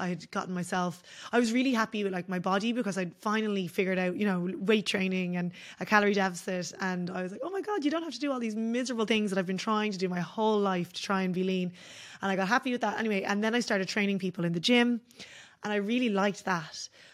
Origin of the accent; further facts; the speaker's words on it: Ireland; You know, like I'd never seen anything besides the way I grew up in Ireland.